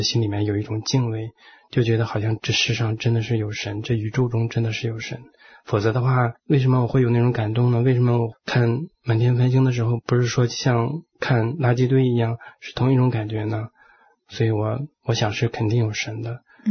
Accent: China; 你知道我们也都是从大陆的文化背景出来的。

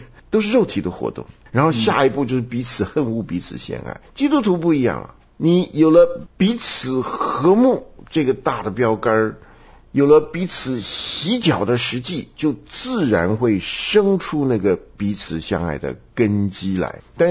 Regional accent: China; 这个和咱们中国人的想法做法都不一样。我们中国人看到一个人呢，打的分数都是减分，是不是？

